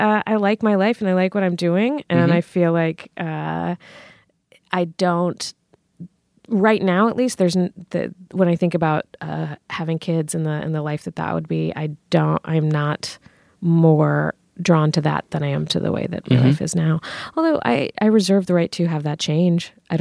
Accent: Virginia, United States; I feel like most people have, like, everyone is always surprised that I don't have an accent because I'm from Virginia

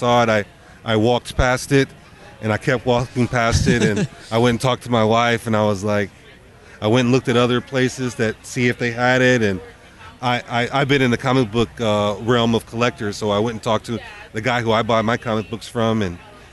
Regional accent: Chicago, Illinois, United States; growing up in Chicago, not too many inspiring things to look at.

